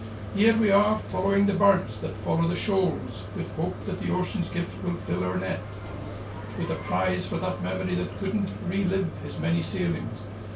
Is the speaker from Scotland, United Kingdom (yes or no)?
yes; Scotland, United Kingdom; first language Gaelic; English is a second language; I write in my native language, Gaelic. My first poems were actually in English. Gaelic was almost an afterthought. But I've also occasionally dipped into Braid Scots